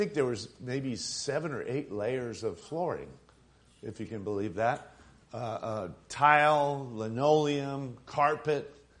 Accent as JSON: {"language": "English", "town": "Holyoke", "region": "Massachusetts", "country": "United States", "tie": "born there", "said": "a holy oak, which is actually the town that I was born in Massachusetts"}